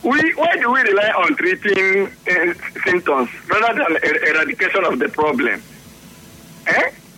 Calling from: Owerri, Imo, Nigeria; calling from Owerri.

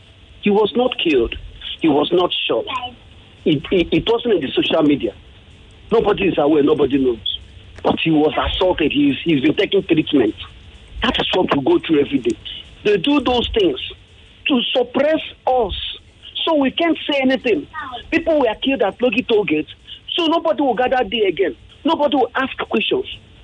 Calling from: Brooklyn, New York, United States; I'm calling you from Brooklyn.

